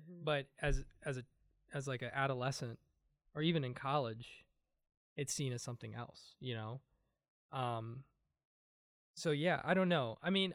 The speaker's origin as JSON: {"language": "English", "country": "India", "said": "I'm Indian, and in the Indian community"}